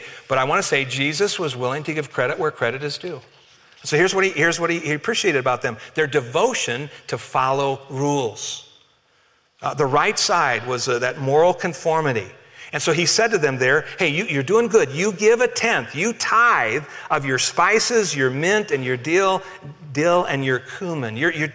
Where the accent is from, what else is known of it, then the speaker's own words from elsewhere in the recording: Colorado, United States; I grew up here in Colorado. I'm a native, and that's where most of my family lives.